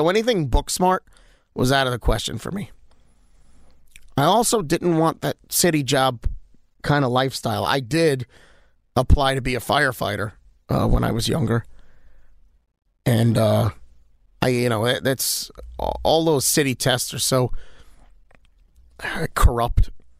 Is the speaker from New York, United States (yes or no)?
yes; New York City, New York, United States; So I grew up in Bensonhurst in Brooklyn